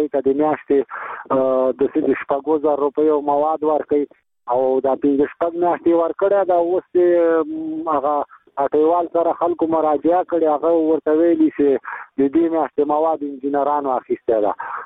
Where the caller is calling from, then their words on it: Helmand, Afghanistan; زه د هلمند ولایت اوسېدونکی یم.